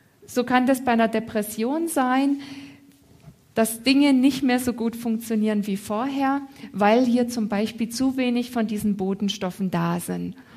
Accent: Waren, Mecklenburg-Vorpommern, Germany; Ich komme eher aus dem Norden, aus Waren, Mecklenburgische Seenplatte.

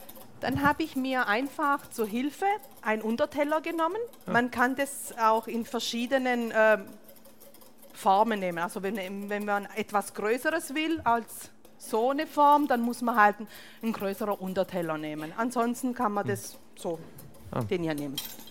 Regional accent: Sicily, Italy; Wir kommen ja aus Sizilien

